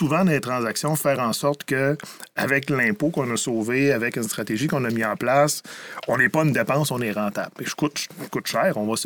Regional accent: Rivière-du-Loup, Quebec, Canada; Je viens de Rivière-du-Loup.

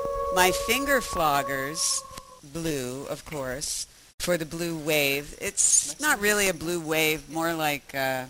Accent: Bala Cynwyd, Pennsylvania, United States; also born or lived in Philadelphia; And not just Center City, where I have to admit, I was born there, but I grew up in Montgomery County in Bala Cynwyd

